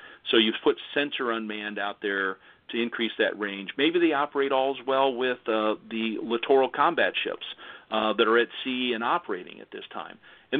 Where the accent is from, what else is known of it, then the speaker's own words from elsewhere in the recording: United States; Because I'm an American, and I may write books about doctrine and dogma, I just never follow them.